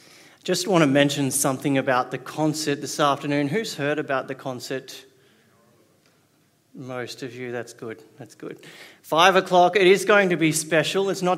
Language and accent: English; New South Wales, Australia; I grew up in New South Wales, in South New South Wales, which is not that much warmer than here during winter. But I've been away for a couple of years in some warmer country